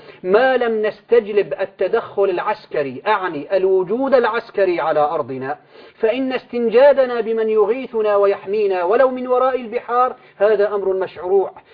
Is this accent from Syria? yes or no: yes; Syria; عندنا في سوريا